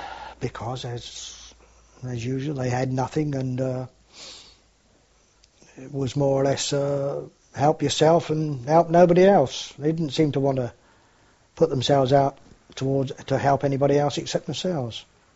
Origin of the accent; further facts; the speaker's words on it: United Kingdom; And of course, being British, everybody was happy to see them